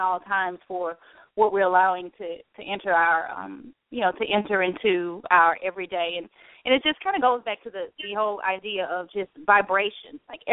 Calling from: Brentwood, Tennessee, United States; I'm actually calling from Tennessee, Brentwood, Tennessee.

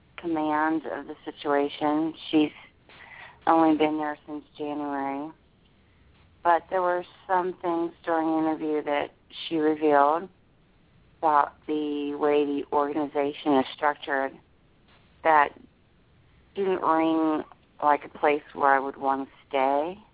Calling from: New Jersey, United States; I'm in New Jersey.

